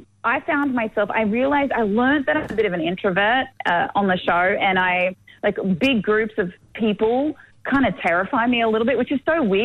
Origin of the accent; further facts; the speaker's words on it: Gunnedah, New South Wales, Australia; I grew up in Gunnedah, which is like 45 minutes from Tamworth.